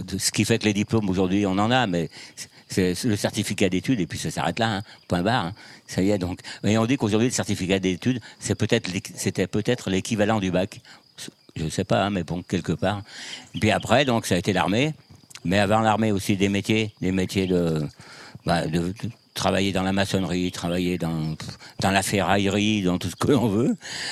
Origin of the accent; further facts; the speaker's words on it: Saint-André-la-Côte, Auvergne-Rhône-Alpes, France; Je suis donc natif de Saint-André-la-Côte, ce qui fait que je puis vous en parler de A à Z.